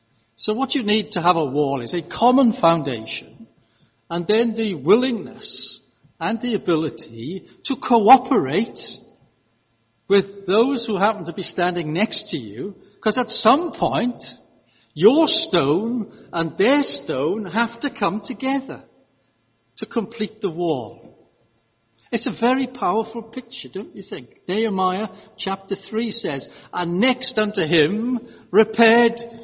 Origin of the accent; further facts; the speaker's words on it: Wales, United Kingdom; you'll understand I come from South Wales.